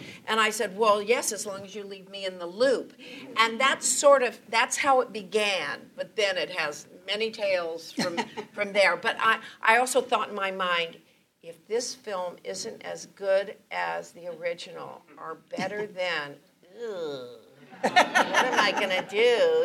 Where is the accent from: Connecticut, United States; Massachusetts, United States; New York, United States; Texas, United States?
Texas, United States; Irving; also born or lived in San Fernando Valley, California; And so I was raised mostly in Dallas Irving and my early childhood, and then we moved back.